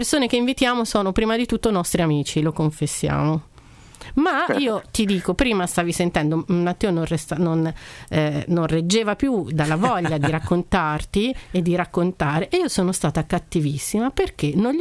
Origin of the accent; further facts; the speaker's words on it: Milan, Lombardy, Italy; Che bello, io sono di Milano.